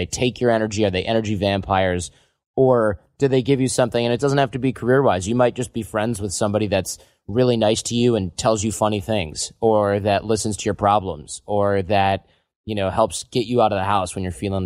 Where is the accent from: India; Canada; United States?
United States; Midwest; especially, you know, growing up in the Midwest.